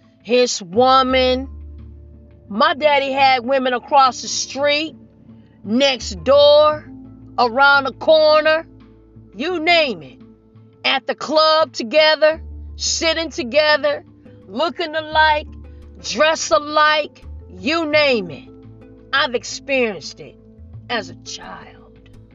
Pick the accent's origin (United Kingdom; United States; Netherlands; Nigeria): Nigeria; And I'm married to a Nigerian. And I'm Nigerian.